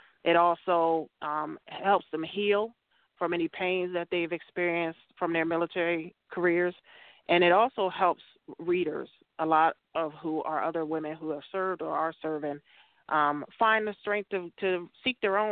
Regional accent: New York, United States; But like I said, I'm from New York. I got a big mouth

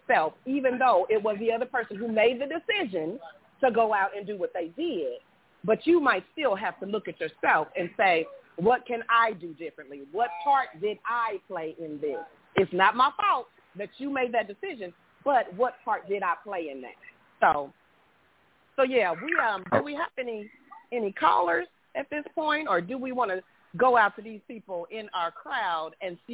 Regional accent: Indiana, United States; I'm from Indiana, so I don't know.

